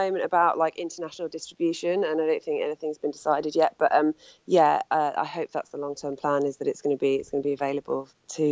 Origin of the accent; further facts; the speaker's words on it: England, United Kingdom; I grew up in the Midlands